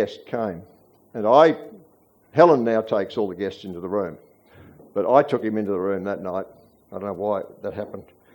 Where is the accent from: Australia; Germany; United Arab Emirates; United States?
Australia; God, thank you that I'm an Aussie and you've given me this beautiful place to live.